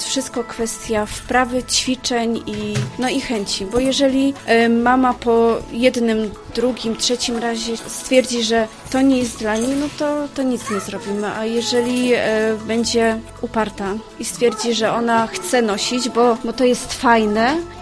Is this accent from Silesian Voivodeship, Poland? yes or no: yes; Silesian Voivodeship, Poland; bo w sumie nie było to tak bardzo znane na Śląsku, bo ja pochodzę ze Śląska